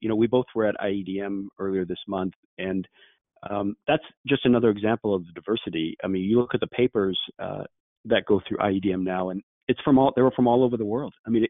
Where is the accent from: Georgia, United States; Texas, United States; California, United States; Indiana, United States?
California, United States; You know, I started a little bit before you in the early 80s and here in Silicon Valley, and I grew up in Silicon Valley